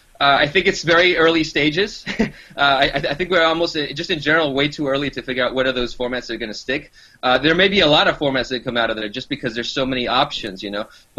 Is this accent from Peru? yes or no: yes; Lima, Peru; now in Los Angeles, United States; I'm originally from Lima, Peru, so I've been in L.A. for just about 10 years